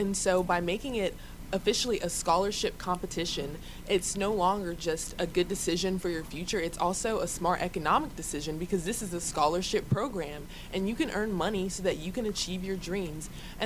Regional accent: Illinois, United States; moved away; also born or lived in South Carolina; I'm originally from Illinois, and I most recently moved from Columbia, South Carolina.

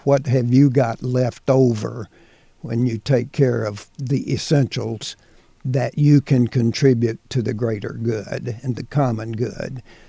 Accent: Deep South, United States; I don't think it's as bad as it was in the 40s and 50s when I grew up in the Deep South.

